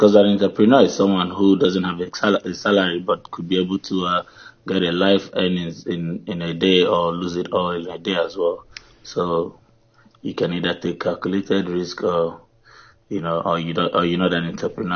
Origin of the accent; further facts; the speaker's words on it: Nigeria; I would obviously I'll be biased by making preference to us being Nigerians and how we like to pursue situations